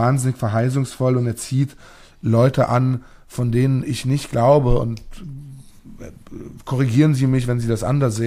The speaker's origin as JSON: {"language": "German", "town": "Ludwigshafen", "region": "Rhineland-Palatinate", "country": "Germany", "tie": "born or raised there", "said": "die in meiner Heimatstadt Ludwigshafen alles verändert hat und die Innenstadt zur Unkenntlichkeit transformiert hat"}